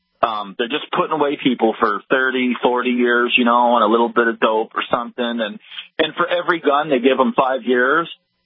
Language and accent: English; Montana, United States; I did time in the feds years ago, and I'm originally from Montana.